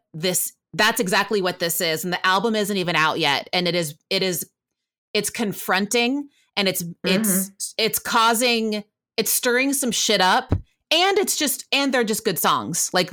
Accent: Texas, United States; people assume that I am just because I grew up mostly in Texas

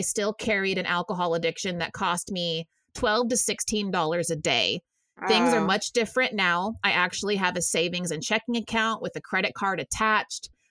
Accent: Waco, Texas, United States; you know, growing up in, you know, in my hometown of Waco, Texas, there wasn't a ton to do.

